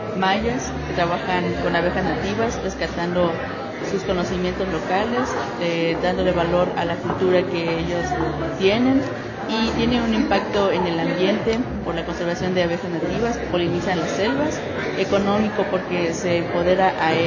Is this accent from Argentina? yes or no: no; Mérida, Yucatán, Mexico; soy de Mérida, Yucatán